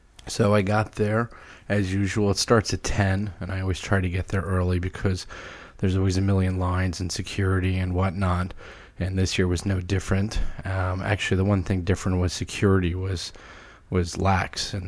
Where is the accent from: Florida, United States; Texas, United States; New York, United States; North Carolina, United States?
New York, United States; I'm from New York. I live in New York City.